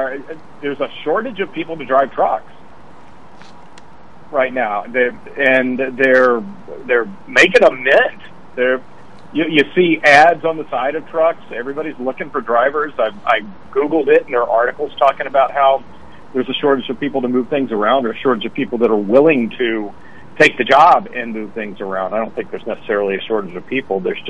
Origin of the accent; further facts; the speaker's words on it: the South, United States; Remember, I grew up in the South, but my dad loved having a CB radio when we would go on trips.